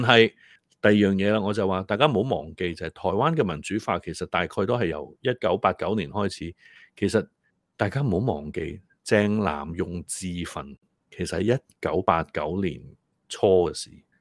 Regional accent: Hong Kong

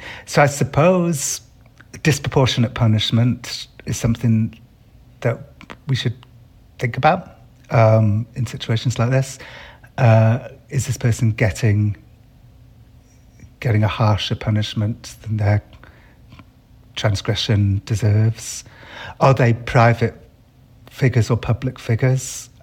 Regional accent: United Kingdom; I come from Britain where the media is incredibly adversarial and oppositional.

